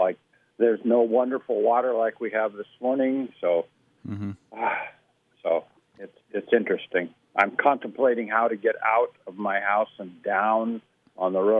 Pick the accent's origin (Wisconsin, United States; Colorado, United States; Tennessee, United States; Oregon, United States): Oregon, United States; Portland; But when I was growing up in Portland, it was springtime. And when I was growing up in Southern Oregon, it was those wonderful summers